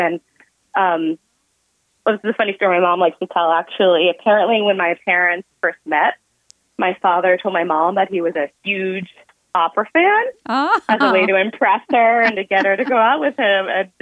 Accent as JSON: {"language": "English", "town": "Stamford", "region": "Connecticut", "country": "United States", "tie": "born or raised there", "said": "I grew up in Stamford, Connecticut, which is maybe about 45 minutes outside of New York City."}